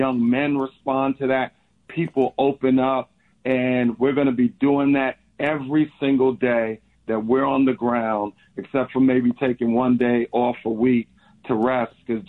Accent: New York, United States; I'm here from New York. You know, I care about you guys. We were the murder capital for so long.

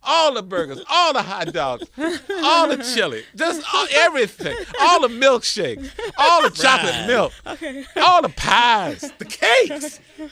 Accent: Tuskegee, Alabama, United States; She's a childhood friend. We grew up together in Tuskegee.

